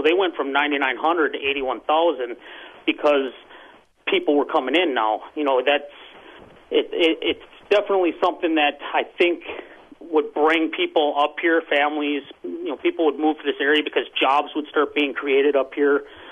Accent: Wisconsin, United States; I'm from Wisconsin, and I noticed it being a northern Wisconsin resident too

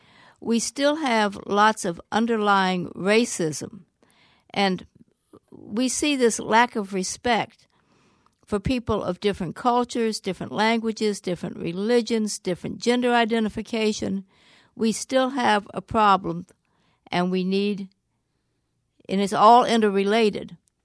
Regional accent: Oconee, Georgia, United States; I'm a Southerner, came when I was 10 years old and snuck off with my playmate down in Oconee, Georgia, not that fancy resort. This is an old company logging town.

